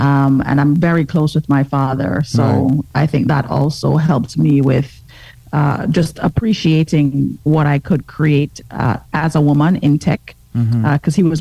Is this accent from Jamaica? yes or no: yes; Kingston, Jamaica; I actually grew up in an area called Mountain View, Jamaica. Mm-hmm. It's in Kingston. And I would say I grew up with my grandparents and my mom